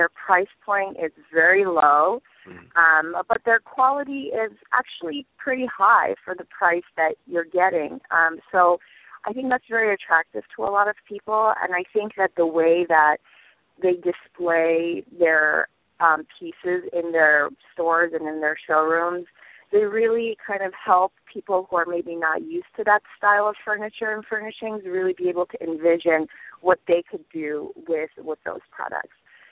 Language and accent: English; East Coast, United States; Well, so I am not a Southern California native. I'm from the East Coast.